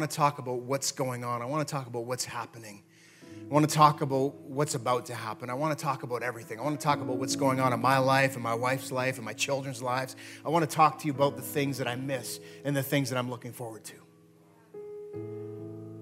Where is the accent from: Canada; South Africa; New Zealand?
Canada; Listen, as a Canadian, I'm looking at the United States right now